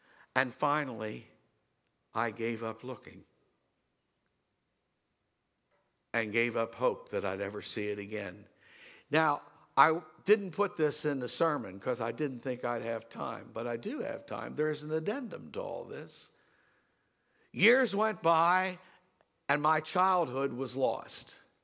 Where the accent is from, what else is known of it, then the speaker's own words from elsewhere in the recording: Waynesboro, Pennsylvania, United States; Not so far from my hometown of Waynesboro is a little tiny community, which the locals call Wayne Castle.